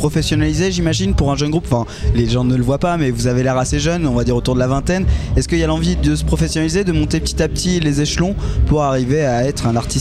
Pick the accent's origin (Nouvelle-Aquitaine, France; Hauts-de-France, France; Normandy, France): Normandy, France; Non mais je connais, je suis normand.